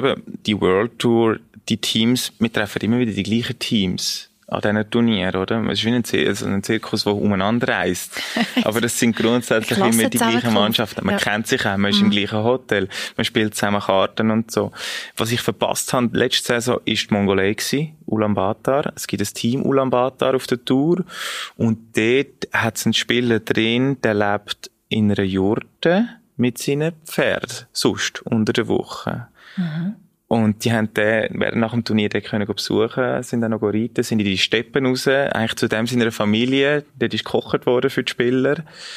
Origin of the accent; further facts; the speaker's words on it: Switzerland; Aber in der Schweiz ist wirklich meine Heimat, da fühle ich mich wirklich wohl und da bin ich ja daheim.